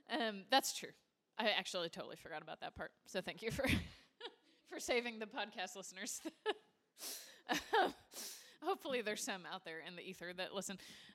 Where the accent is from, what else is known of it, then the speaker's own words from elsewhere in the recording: Midwest, United States; now in Texas, United States; we're both from the Midwest, so we should both be. I am, but I've lived in Texas too long.